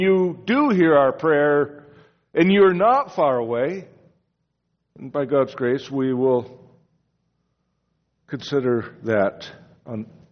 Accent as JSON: {"language": "English", "region": "Michigan", "country": "United States", "said": "I hail from Michigan."}